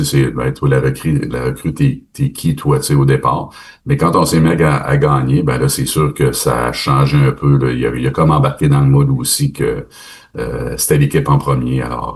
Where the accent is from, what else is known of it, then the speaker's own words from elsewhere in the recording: Quebec City, Quebec, Canada; c'est que moi, je viens de Québec aussi en plus.